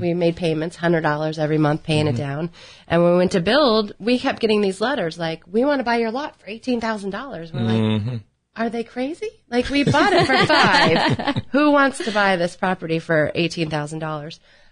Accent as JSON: {"language": "English", "region": "Florida", "country": "United States", "tie": "born or raised there", "said": "I am. I was born and raised in Volusia County."}